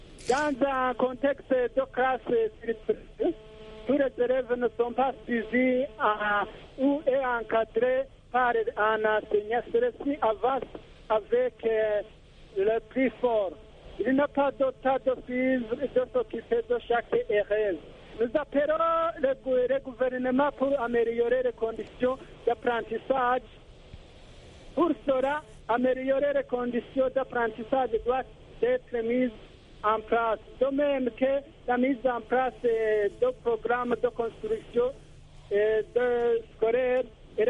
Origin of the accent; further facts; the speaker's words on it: Burundi; Chez nous, au Burundi, malgré les efforts déployés pour la construction des infrastructures scolaires, celles-ci restent insuffisantes.